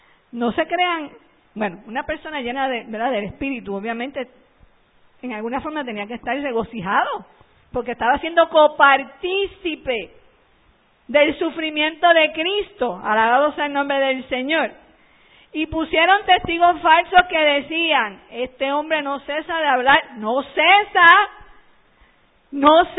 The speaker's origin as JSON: {"language": "Spanish", "country": "Puerto Rico", "said": "Eso es como nosotros puertorriqueños le llamamos"}